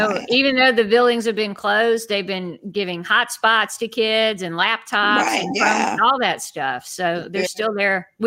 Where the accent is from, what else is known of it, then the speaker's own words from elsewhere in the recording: the South, United States; I grew up in the South. We didn't have air conditioning and that building was air conditioned.